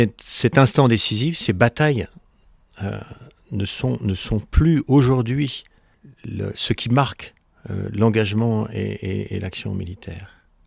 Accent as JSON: {"language": "French", "country": "Algeria", "tie": "born there", "said": "Moi, je suis né en Algérie. Mon père était à ce moment-là officier parachutiste."}